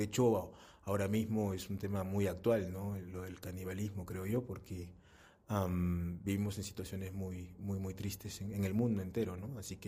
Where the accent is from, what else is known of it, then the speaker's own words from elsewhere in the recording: Peru; soy un autor que publica en España hace mucho tiempo. Soy autor de Anagrama. Creo que soy el único peruano ahora en Anagrama.